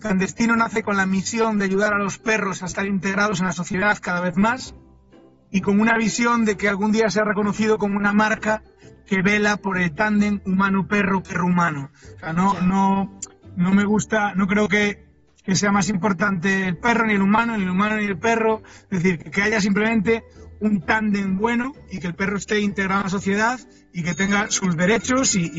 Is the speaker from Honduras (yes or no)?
no; A Coruña, Galicia, Spain; paseando un día con él por un parque en mi ciudad natal, en La Coruña, el parque de Santa Margarita